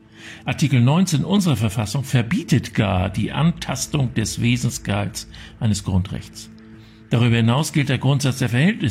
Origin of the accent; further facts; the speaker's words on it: Berlin, Germany; Ob es jedoch zumutbar ist, dass ich als Berliner mein Ferienhaus in Mecklenburg-Vorpommern nicht anfahren und nutzen darf